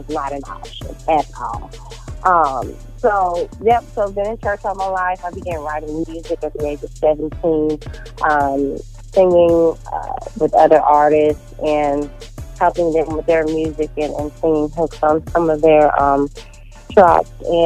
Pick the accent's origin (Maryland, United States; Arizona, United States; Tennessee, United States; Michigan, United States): Tennessee, United States; Lexington; I'm originally from Lexington, Tennessee. It's a very small town between Jackson, Tennessee and Nashville. And so I grew up in Lexington, very, very small town.